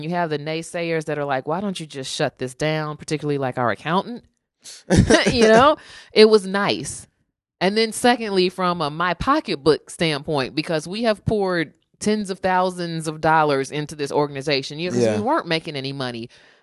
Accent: Illinois, United States; Chicago is like 30 minutes from my hometown.

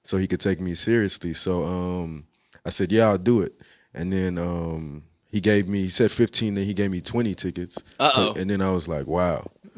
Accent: Nigeria; Actually, I kind of do, but this is how it started. I'm Nigerian.

